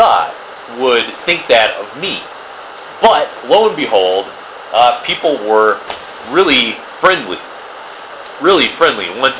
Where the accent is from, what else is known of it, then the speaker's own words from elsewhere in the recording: United States; I didn't know how people would react to my being an American.